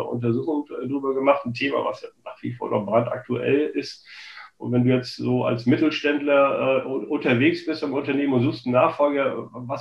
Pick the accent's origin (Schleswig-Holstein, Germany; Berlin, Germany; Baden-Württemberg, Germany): Schleswig-Holstein, Germany; Kiel; now in Hamburg, Germany; Ich komme ja ursprünglich aus Kiel